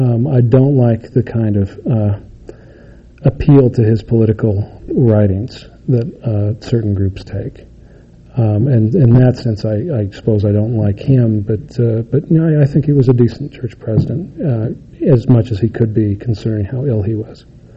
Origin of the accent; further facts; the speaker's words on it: Utah, United States; You know, I grew up in Utah County